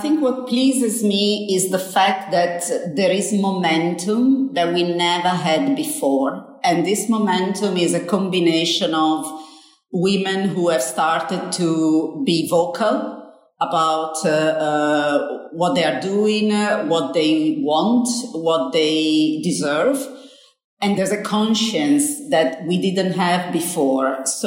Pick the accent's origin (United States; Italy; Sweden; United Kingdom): Italy; accent: Italian; English is a second language; moved away as an adult; I don't see myself as Italian anymore. As you know, I've been over 30 years away from Italy. My accent maybe still has some Italian roots.